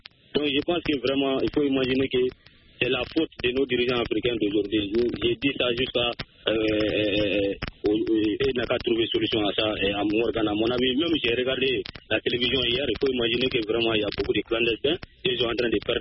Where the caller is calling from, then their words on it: Sonigoumi, Mali; Je vous appelle toujours dans mon village natal, à Sonigoumi.